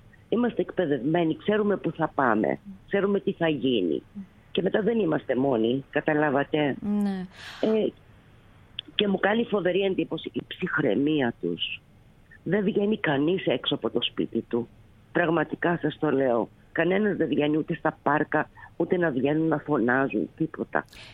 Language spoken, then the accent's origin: Greek; Greece; moved away; Εγώ στην αρχή ως Ελληνίδα έβγαινα στο δρόμο, φώναζα, έκανα.